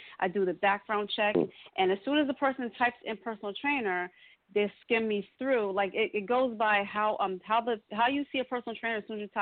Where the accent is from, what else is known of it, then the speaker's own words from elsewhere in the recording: Queens, New York, United States; Hi, everyone. I'm from New York, Queens, New York.